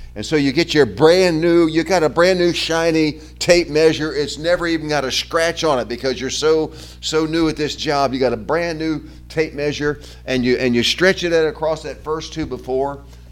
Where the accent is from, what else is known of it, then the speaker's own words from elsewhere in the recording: Southern United States, United States; accent: Southern; we were from the South. You can hear my accent. And so we assumed that if God was calling us back to the States, that meant going back home to the Bible Belt.